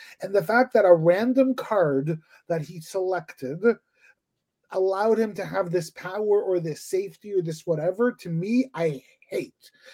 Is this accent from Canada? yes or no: yes; Canada; I don't know if I'm even allowed to vote as a Canadian.